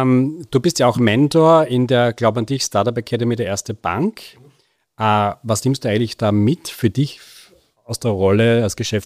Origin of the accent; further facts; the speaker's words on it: Graz, Styria, Austria; Ich freue mich sehr, dass wir hier in Graz sitzen, meiner alten Heimat. Ich bin ja da in die Schule gegangen und bin ja auch in Graz geboren worden